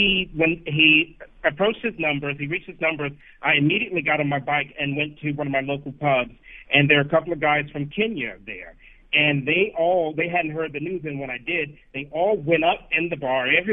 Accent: United States; now in Amsterdam, Netherlands; I walk into shops here in Amsterdam, and the shop owners, you know, they find out that I'm from the States

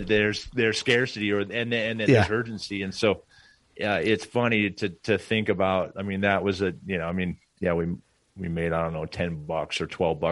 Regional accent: Portland, Oregon, United States; which I grew up in Portland, Oregon. And so, and they're right there in Portland.

